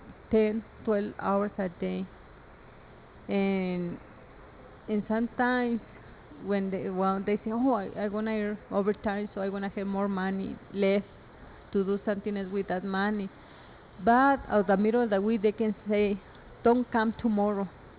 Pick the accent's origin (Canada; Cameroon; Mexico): Mexico; now in El Paso, United States; I am from Mexico, and I have been living in El Paso for 26 years.